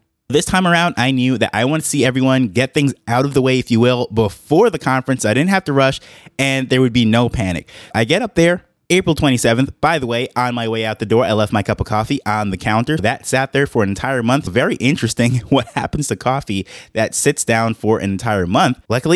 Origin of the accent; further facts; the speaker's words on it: New York, United States; I grew up in New York, so I have a lot of friends, family, and colleagues in New York.